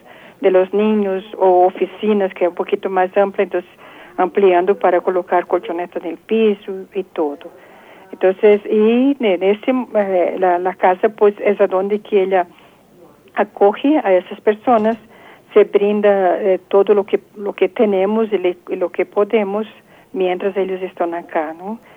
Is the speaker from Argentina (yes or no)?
no; Brazil; Sí, yo soy de Brasil, sí.